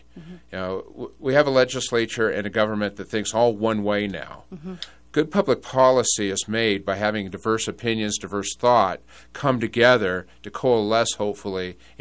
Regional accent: Midwest, United States; So a couple things about my upbringing, growing up in the Midwest, having those Midwestern values.

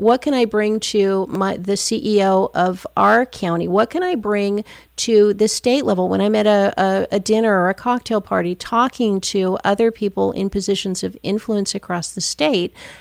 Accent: Michigan, United States; people at the top of mental health across my home state of Michigan.

